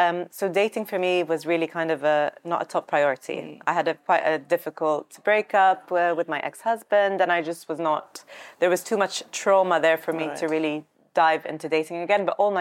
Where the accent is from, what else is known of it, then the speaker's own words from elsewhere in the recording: London, United Kingdom; also born or lived in Egypt; So I used to live in, I was brought up in London, so I went to school in London. So we had the passport. Right. We were expats in the 80s, okay. So we had the British citizenship. And I was always back and forth between Egypt and London.